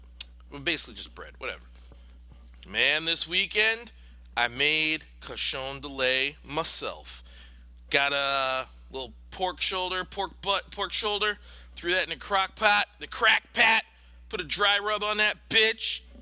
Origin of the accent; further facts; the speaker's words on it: Connecticut, United States; one of the things about growing up in Connecticut that I remember was the 90s.